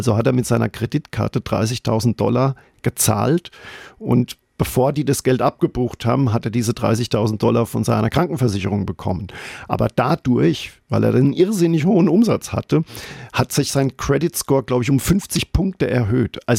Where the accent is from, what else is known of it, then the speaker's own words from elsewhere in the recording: Germany; Ich meine, bei uns im Odenwald wäre das eine normale Frage gewesen, aber...